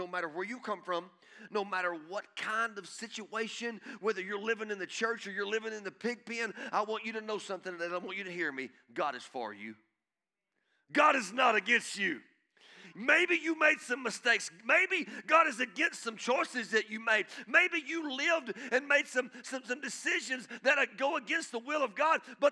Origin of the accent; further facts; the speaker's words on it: Guthrie, Oklahoma, United States; We love Guthrie. We're from Guthrie. We lived in Guthrie.